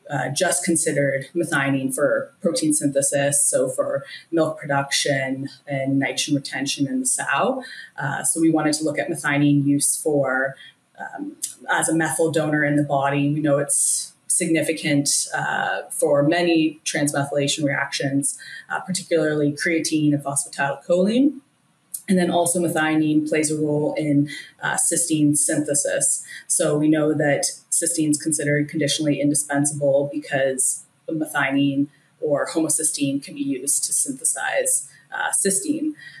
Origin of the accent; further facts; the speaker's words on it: Ontario, Canada; I haven't strayed too far from home. I'm originally from Ontario, just east of Toronto.